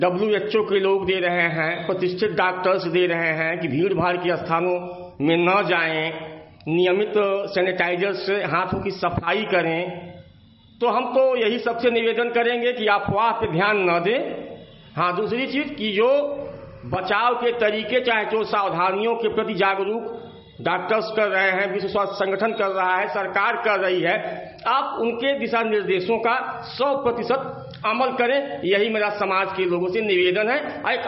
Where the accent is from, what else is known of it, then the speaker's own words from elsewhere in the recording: Mainpur, Uttar Pradesh, India; मेरा गांव मैनपुर है, विकास खंड करंडा, जनपद गाजीपुर।